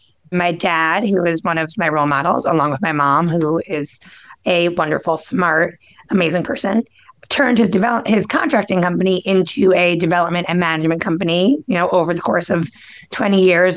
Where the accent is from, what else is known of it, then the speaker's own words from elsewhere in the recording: New York, United States; I am from New York, Long Island. And my parents are both New Yorkers as well.